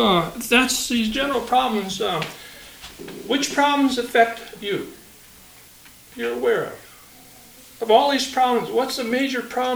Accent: Bremerton, Washington, United States; Yeah, I grew up in Bremerton, and as a kid in the 40s, we swam in the water

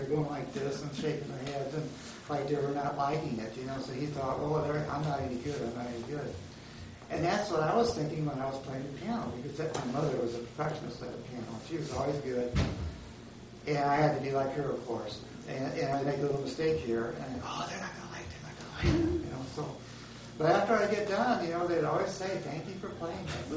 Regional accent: Illinois, United States; I'm not from Minnesota, but I'm from Illinois.

